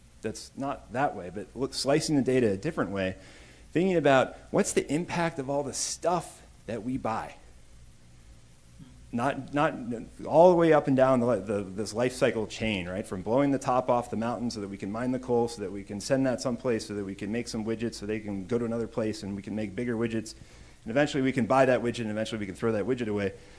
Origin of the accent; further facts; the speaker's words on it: Oakland, California, United States; I'm from Oakland, and this is Oakland. We're right across the bay from San Francisco.